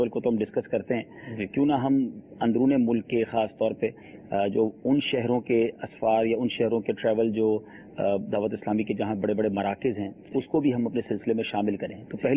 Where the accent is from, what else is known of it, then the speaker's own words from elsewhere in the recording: Karachi, Sindh, Pakistan; ہم لوگ بیمن لوگ ہیں, ہم کراچی میں ہی پیدا ہوئے, ہمارا خاندان بھی یہی ہے, کسی اور شہر میں بھی نہیں ہے.